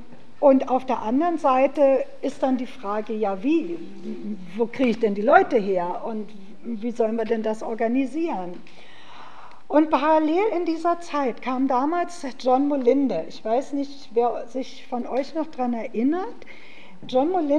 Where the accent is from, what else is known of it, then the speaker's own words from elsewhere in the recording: Berlin, Germany; ich komme aus Berlin